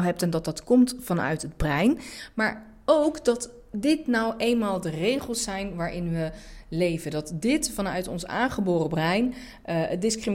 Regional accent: Netherlands; born there; ik ben zelf Turks. Turks-Nederlands. Ik ben gewoon een Nederlandse vrouw of een Turkse vrouw in Nederland die hier is geboren.

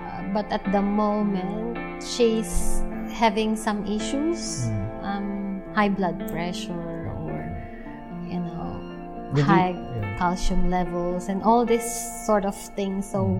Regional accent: Calapan, Mimaropa, Philippines; English is a second language; I came from Calapan City in Oriental Mindoro. My mom is from Cagayan Valley, and my dad is from Pantabangan Nueva Ecija. So they met in Calapan, in Oriental.

